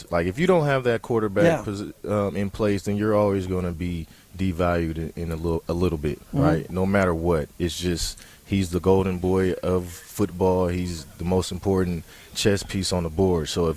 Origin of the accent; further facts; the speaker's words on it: San Francisco, California, United States; I'm a Bay Area kid, so I've grown up in that environment. I'm from San Francisco, so I grew up a Niner fan